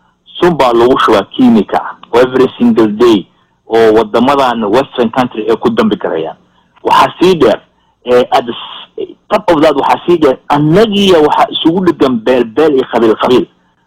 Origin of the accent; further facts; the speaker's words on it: Qoryoley, Lower Shabelle, Somalia; aniga waxaan ka mid qoryoole